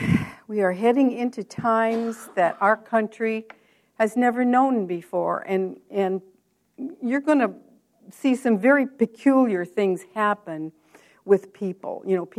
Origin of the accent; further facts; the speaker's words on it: United States; with my heart being an American living in this country.